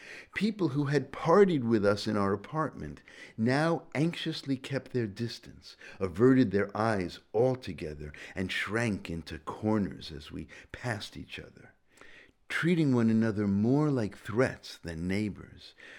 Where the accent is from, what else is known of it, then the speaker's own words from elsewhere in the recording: New York City, New York, United States; I was born and raised in New York, and until recently, I had never lived anyplace else.